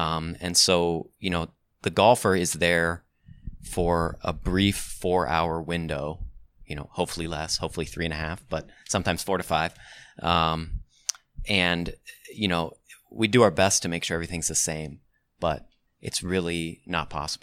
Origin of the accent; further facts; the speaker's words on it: Ohio, United States; My father was also superintendent at a little public course in just outside of Youngstown, Ohio. I was born and raised in Ohio.